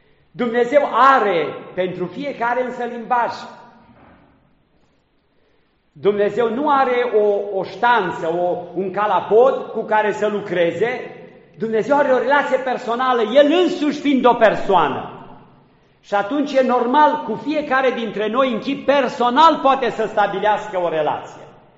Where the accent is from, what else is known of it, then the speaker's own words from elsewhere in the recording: Romania; Deci noi toți ne numim oameni, suntem români, vorbim românește, noi suntem români, nu?